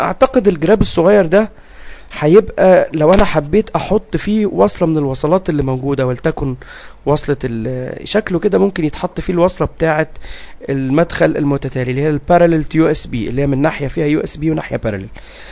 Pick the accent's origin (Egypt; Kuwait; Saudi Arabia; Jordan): Egypt; بس احنا عندنا في مصر للأسف ما بنشتغلش بنظام التلات مداخل، بنشتغل بالنظام الأوروبي.